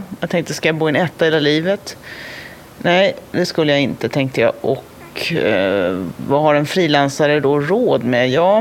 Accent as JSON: {"language": "Swedish", "town": "Stockholm", "region": "Stockholm County", "country": "Sweden", "tie": "born or raised there", "said": "Jag växte upp i Tensta, en förort till Stockholm. I ett radhusområde där. Ett radhus som min pappa hade byggt själv."}